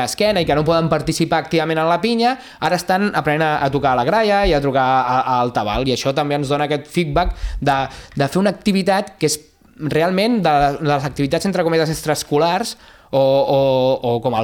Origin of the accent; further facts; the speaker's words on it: Castelldefels, Catalonia, Spain; jo soc de Castelldefels, i quan vaig venir aquí anava i tornava a Castelldefels a fer castells.